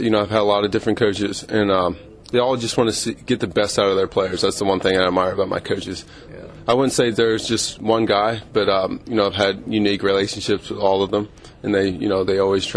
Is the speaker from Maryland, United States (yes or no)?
yes; Maryland, United States; Well, I'm from the Maryland area, and I went to University of Maryland.